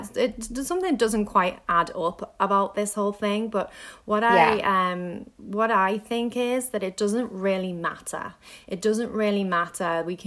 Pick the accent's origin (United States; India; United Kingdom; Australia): United Kingdom; England; I'm originally from England and all my family is there.